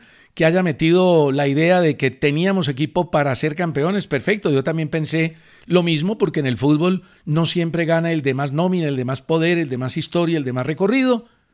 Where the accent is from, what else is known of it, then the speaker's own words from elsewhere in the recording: Antioquia, Colombia; Oíste, sos, nosotros los paisas también.